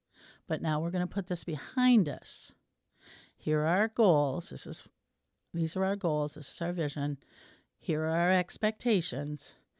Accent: Traverse City, Michigan, United States; I am from Traverse City, and I am running for Traverse City Area Public Schools School Board.

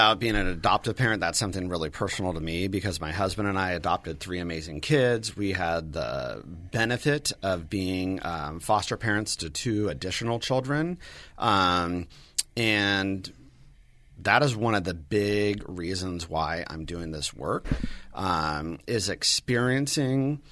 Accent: Santa Barbara, California, United States; I grew up in Santa Barbara and I came from a very privileged family.

